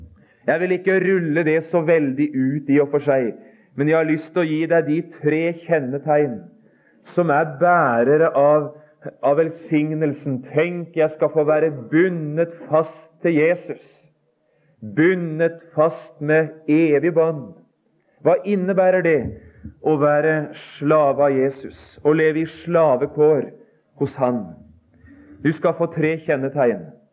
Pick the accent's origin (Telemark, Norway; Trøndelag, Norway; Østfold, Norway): Telemark, Norway; Det var et nydelig og det var et riktig uttrykk de brukte i vekkelsene hjemme i Telemark.